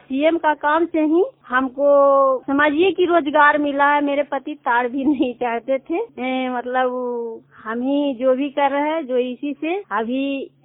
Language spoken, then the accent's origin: Hindi; Chero, Bihar, India; कोमल विकास सहायता समूह के सदस्य हूँ और चेरो मेरा गांव है